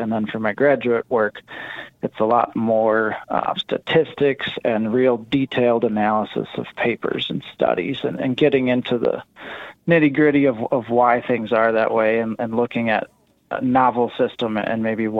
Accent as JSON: {"language": "English", "town": "West Bend", "region": "Wisconsin", "country": "United States", "tie": "born or raised there", "said": "I grew up in West Bend fishing the Milwaukee River, mostly for smallmouth bass. And then we had a family place up north in northern Wisconsin."}